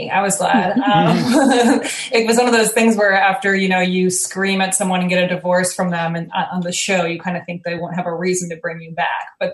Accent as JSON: {"language": "English", "town": "Evanston", "region": "Illinois", "country": "United States", "tie": "born or raised there", "also_born_or_lived": "New York", "said": "I'm from Chicago. I grew up in Evanston, right outside of the city, and I did improv at IO and then moved to New York and joined UCB there. And I've been in LA for like 10 years now"}